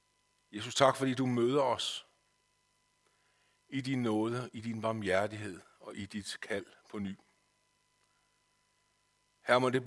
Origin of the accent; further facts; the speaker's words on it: Hillerød, Capital Region of Denmark, Denmark; born there; now in Helsinge, Denmark; Jeg kommer oprindeligt fra barnefødt i Hillerød